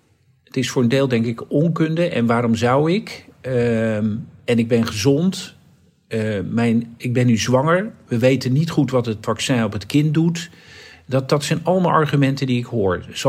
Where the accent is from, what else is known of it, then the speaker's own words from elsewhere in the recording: Netherlands; En toen dachten wij, slim als wij zijn natuurlijk, als Nederlanders, wij kijken even de kat uit de boom.